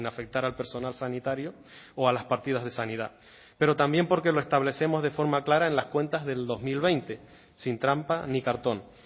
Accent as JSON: {"language": "Spanish", "town": "Valle Gran Rey", "region": "Canary Islands", "country": "Spain", "said": "el nuevo centro de salud de mi pueblo, de Valle Gran Rey"}